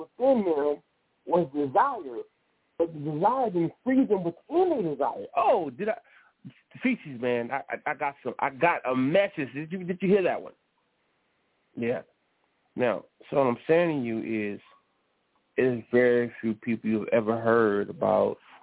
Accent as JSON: {"language": "English", "town": "Richmond", "region": "California", "country": "United States", "said": "but I'm from Richmond, California."}